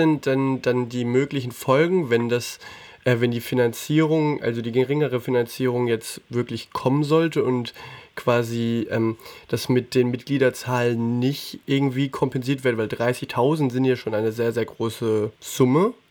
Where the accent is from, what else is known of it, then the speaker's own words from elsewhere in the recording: Bavaria, Germany; ich komme auch aus der Gegend, ich komme auch aus dem Frankenland